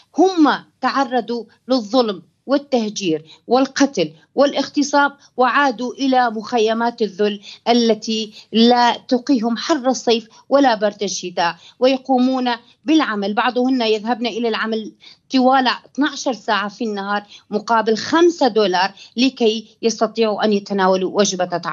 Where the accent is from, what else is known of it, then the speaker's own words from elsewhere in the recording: Qamishli, Al-Hasakah Governorate, Syria; أنا بنت مدينة القامشلي. قامشلي فيها كل القوميات والأديان، هي فسيفساء. أنا عشت بين المسيحية وبين العرب وبين الكرد، ولم يكن بيننا أي طائفية.